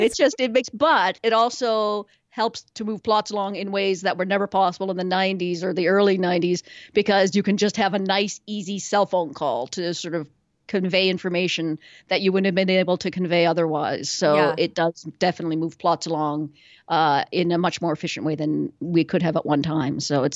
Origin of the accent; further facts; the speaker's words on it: Canada; I'm Canadian, and we learn French, so I know some French, but I know zero Spanish.